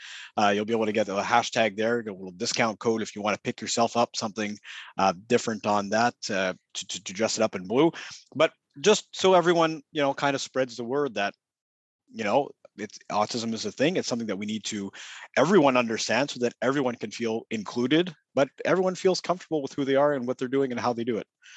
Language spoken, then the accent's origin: English; Quebec City, Quebec, Canada; right. And I'm from Canada. Yes, I'm from Eastern Canada, right. In Quebec City.